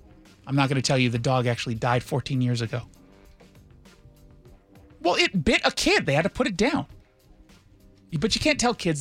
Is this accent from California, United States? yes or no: yes; Los Angeles, California, United States; I'm from Los Angeles. I've had In-N-Out.